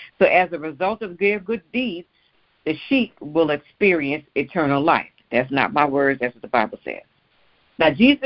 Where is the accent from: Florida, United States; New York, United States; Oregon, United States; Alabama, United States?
New York, United States; Now, when I was growing up in New York, we had to travel to the subway station on 125th Street, usually walking, and cross over to 42nd Street